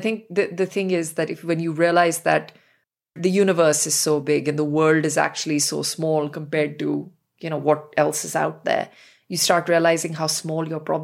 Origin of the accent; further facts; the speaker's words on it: New Delhi, Delhi, India; For me, it was growing up in New Delhi.